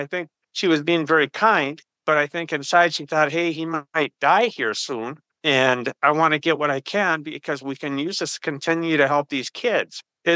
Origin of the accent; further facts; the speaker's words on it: Rochester, Minnesota, United States; I'm from Rochester, Minnesota.